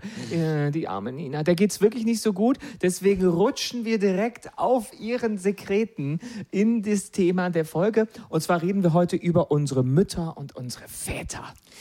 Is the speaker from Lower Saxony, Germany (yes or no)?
no; Baden-Württemberg, Germany; ich komme aus einem kleinen Ort in Baden-Württemberg, der nicht näher genannt wird.